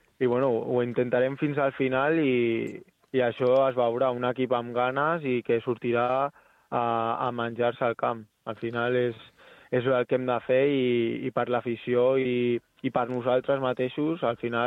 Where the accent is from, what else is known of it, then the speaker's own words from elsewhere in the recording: El Prat de Llobregat, Catalonia, Spain; que és l'equip del meu poble, que, al Prat, estava al Prat